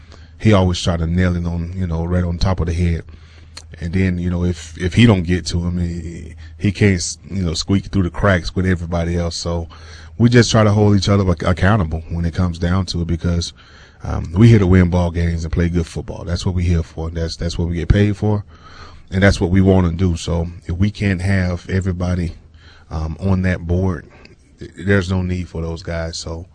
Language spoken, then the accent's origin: English; Florida, United States; I mean, even growing up in Florida, cold, I always loved being cold.